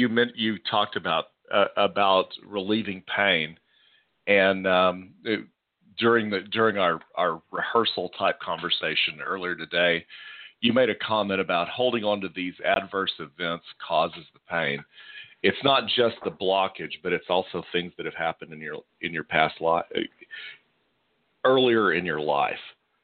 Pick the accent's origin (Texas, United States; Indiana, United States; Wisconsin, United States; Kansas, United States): Texas, United States; I grew up in the Texas Panhandle, and I was 17 before I realized trees could actually grow straight because there's so much wind up there.